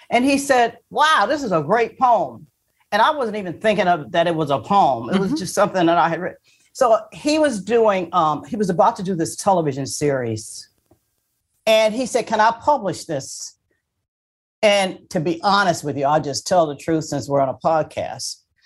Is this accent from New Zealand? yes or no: no; Port Huron, Michigan, United States; Right on the Canadian border. My senior prom was in Canada, Sarnia, Ontario.